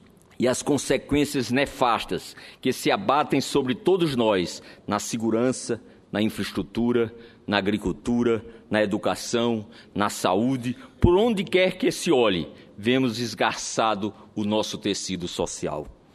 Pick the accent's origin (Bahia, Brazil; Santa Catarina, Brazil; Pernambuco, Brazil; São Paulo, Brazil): Pernambuco, Brazil; Jatobá; born there; aos meus conterrâneos da minha pequena Jatobá, onde eu nasci.